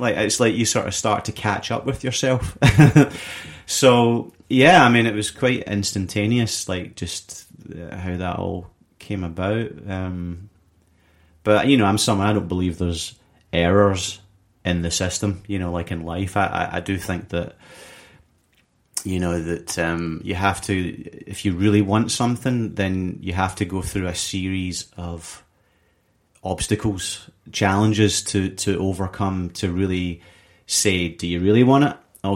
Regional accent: Glasgow, Scotland, United Kingdom; I had a disadvantage of growing up in Glasgow

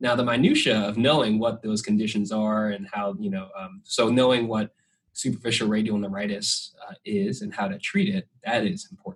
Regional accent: Florida, United States; which I thought was bullshit because I grew up in Florida and I didn't know what that was like.

